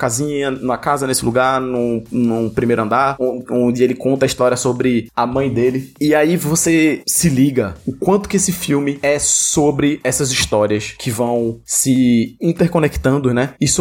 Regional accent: Recife, Pernambuco, Brazil; Que sou recifense

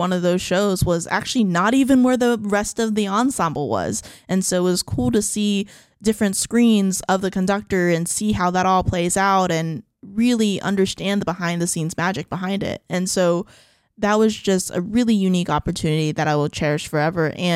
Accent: San Antonio, Texas, United States; Because I'm from San Antonio, this was at the Majestic Theater.

